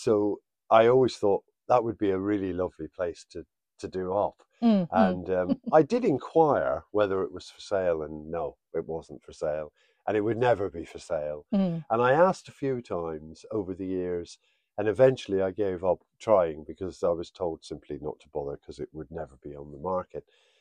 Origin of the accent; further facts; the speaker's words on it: South West England, United Kingdom; now in Ireland; from South Devon. I haven't lived there for a long time, but that's where I was born and raised in Devon.